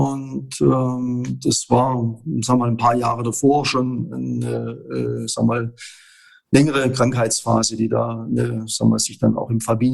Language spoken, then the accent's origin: German; Baden-Württemberg, Germany; Ich bin auf den Fildern hier vor den Toren Stuttgarts aufgewachsen